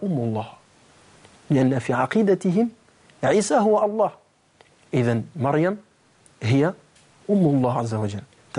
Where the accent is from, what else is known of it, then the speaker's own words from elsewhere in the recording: France; born there; Arabic is a second language; ولدت في فرنسا وهذا بلد حيث يعيش الكافرين الكافرون، وما أتاني من الإسلام إلا السوء، ونشأت على الدين النصارى